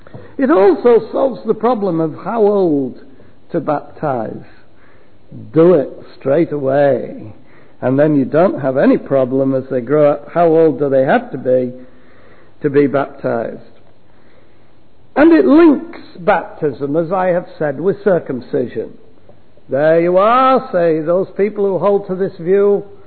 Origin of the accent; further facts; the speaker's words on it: England, United Kingdom; I come from England